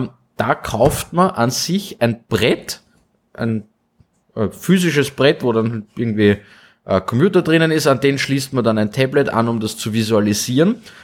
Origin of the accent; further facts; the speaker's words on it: Austria; Also ich bin nicht der einzige Österreicher mit einem Ticket für Atlanta